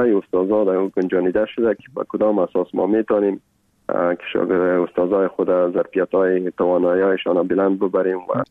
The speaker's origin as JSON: {"language": "Persian", "country": "Afghanistan", "tie": "born or raised there", "said": "ما درس خود تا بچلر تا لیسانس در افغانستان خواندیم و در موجه تولد شدیم، موجه بزرگ شدیم"}